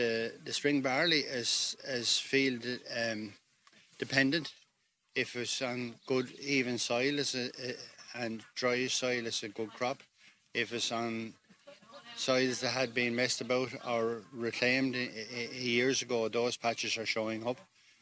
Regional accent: Ferns, Leinster, Ireland; I'm from Ballingale, Ferns, County Wexford.

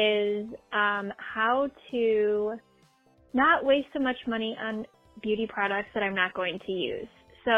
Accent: St. Louis, Missouri, United States; I am from St. Louis, Missouri, and happy birthday, Los Angeles.

